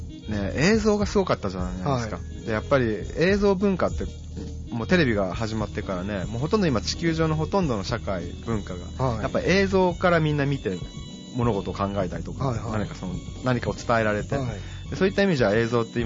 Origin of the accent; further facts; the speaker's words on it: Colombia; also born or lived in Guatemala / Japan / United States; グアテマラで生まれてコロンビアで育って、でその後日本に1回帰ってきて、でまたコロンビアに移って、でその後今度はアメリカに大学行って、でその後ニューヨークで少し仕事をした